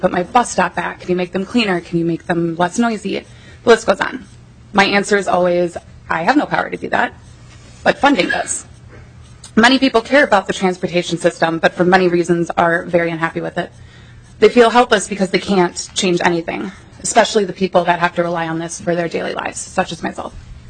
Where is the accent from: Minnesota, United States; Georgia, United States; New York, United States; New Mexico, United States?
Minnesota, United States; Burnsville; I am a student at the University of Minnesota. I'm originally from the Burnsville-Eagan area.